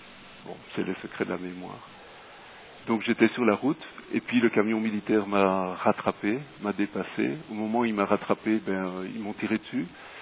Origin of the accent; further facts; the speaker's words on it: Brussels, Brussels-Capital Region, Belgium; born there; Je suis né à Bruxelles, en Belgique, en 1960.